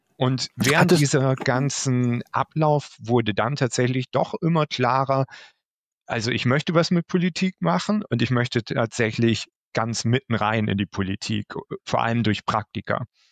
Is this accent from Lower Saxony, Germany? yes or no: yes; Oldenburg, Lower Saxony, Germany; now in Brussels, Belgium; Ich bin Oldenburger aus Niedersachsen und ja, damals hätte ich mir nie vorstellen können, so weit weg von zu Hause irgendwann mal zu leben oder zu arbeiten.